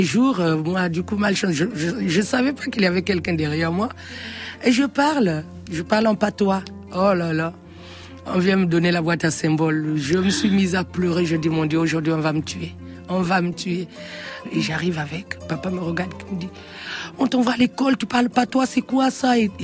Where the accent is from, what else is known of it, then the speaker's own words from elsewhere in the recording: Pointe-Noire, Republic of the Congo; Oui, je suis née à Pointe-Noire.